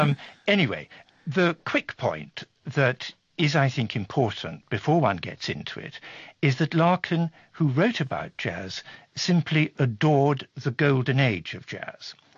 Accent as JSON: {"language": "English", "region": "Scotland", "country": "United Kingdom", "tie": "born or raised there", "said": "I was brought up in Scotland, where what we have is bagpipes and Gaelic music."}